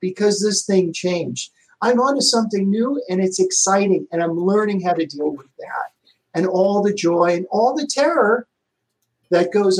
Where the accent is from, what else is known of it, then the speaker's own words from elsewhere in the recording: Elmhurst, New York, United States; But one of the things growing up in Elmhurst, Queens, in the shadow of Manhattan, the New York experience is that you have a pizza man.